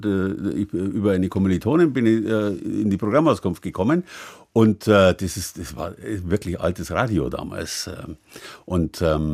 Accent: Landshut, Bavaria, Germany

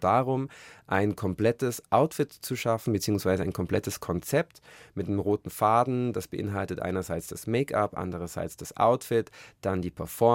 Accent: Kempten, Bavaria, Germany; auch in Kempten, wo ich herkomme

